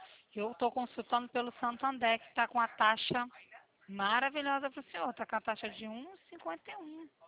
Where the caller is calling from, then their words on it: Rio de Janeiro, Brazil; Eu sou aqui do Rio, no centro da cidade.